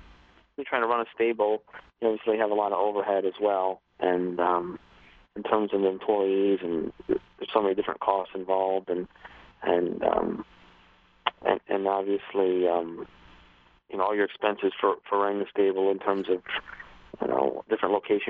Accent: Saratoga Springs, New York, United States; Just growing up in Saratoga, going to the track with my parents growing up, and just fell in love with horses. Loved Saratoga.

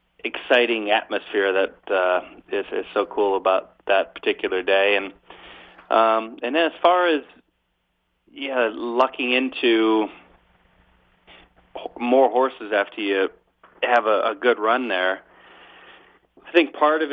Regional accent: Michigan, United States; born there; I was born in Michigan, and back then, Hazel Park and Detroit Racecourse, you had to be 14 to get into the track

